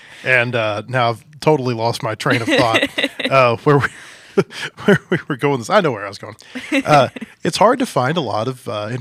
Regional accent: Arkansas, United States; But when I went to Boston, where are you from? And told them Arkansas.

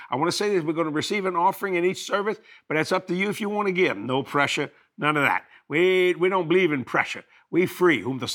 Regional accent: United States; born there; I'm glad I was born in America.

